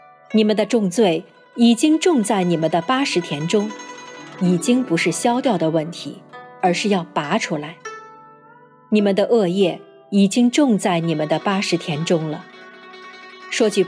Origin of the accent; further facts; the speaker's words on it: China; 好比西方人说的神和我们中国人说的神就不是一个概念。